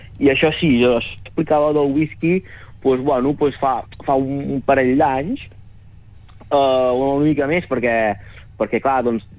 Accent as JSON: {"language": "Catalan", "town": "Llançà", "region": "Catalonia", "country": "Spain", "tie": "born or raised there", "said": "jo soc de Llançà tota la vida"}